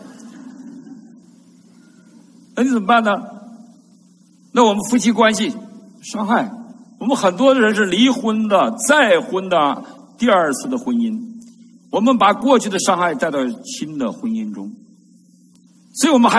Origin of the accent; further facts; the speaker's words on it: Northeast China, China; 我们东北人有句话